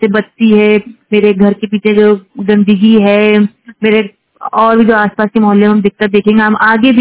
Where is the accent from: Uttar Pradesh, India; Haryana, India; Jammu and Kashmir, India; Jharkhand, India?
Uttar Pradesh, India; Lucknow; मैं लखनऊ बालागंज के एरिए की रहने वाली हूँ